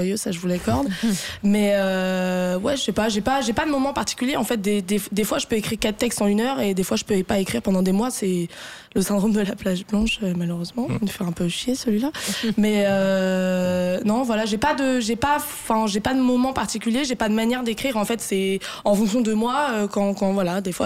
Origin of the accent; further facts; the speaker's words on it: Paris, Île-de-France, France; moi, en plus, par exemple, je suis parisienne